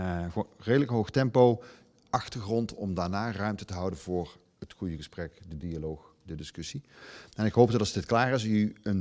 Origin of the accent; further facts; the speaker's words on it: Limburg, Netherlands; Ik ben een rasechte Limburger, ik kom uit een iets ander gebied, maar rasechte Limburger.